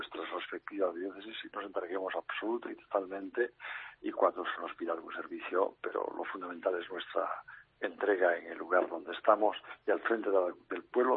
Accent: Cantabria, Spain; now in Madrid, Spain; de mi tierra de Cantabria, de Orense, de Asturias, de Valencia, y por supuesto, pues una gran cantidad de Madrid, de mi actual archidiócesis

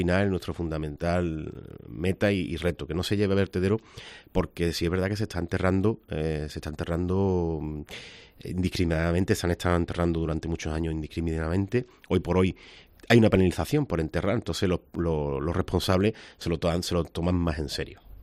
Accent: Villarrasa, Andalusia, Spain; soy de Villarrasa y nos hemos criado prácticamente con la planta

